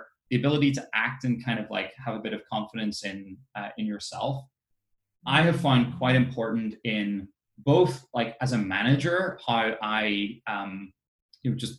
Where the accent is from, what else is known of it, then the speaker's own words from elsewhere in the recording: Ireland; I grew up in Ireland. It wasn't a particularly introspective culture.